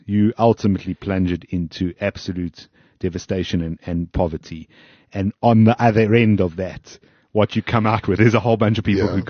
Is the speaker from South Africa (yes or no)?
yes; South Africa; I have no other passports. I am South African